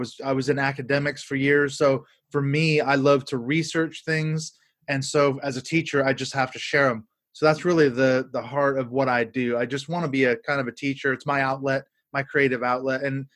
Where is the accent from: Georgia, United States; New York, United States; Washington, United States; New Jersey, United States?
Washington, United States; Seattle; moved away as an adult; now in United Kingdom; Well, I was raised in Seattle, Washington. I live here in the UK now. We've been here about 14 and a half years. I actually came over here to do a PhD.